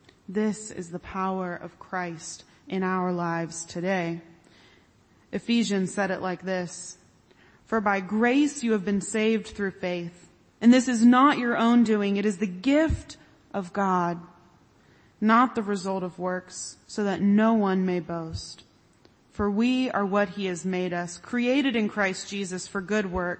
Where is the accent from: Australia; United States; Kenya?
United States; Orlando, Florida; and I grew up in Orlando, so this was one of the big interstates I had to learn to drive on